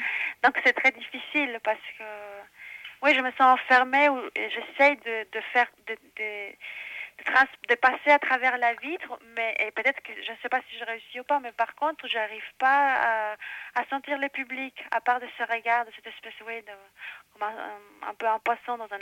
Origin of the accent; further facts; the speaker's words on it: Chile; déjà, je viens de Chili, où c'est un pays où on a vécu quand même.